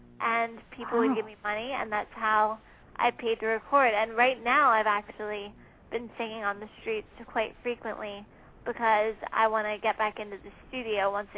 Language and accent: English; Allentown, Pennsylvania, United States; They're from Allentown, Pennsylvania, which is my hometown, actually.